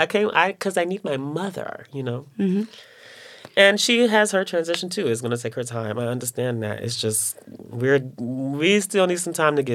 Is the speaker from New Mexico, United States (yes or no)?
no; Texas, United States; I'm from East Texas.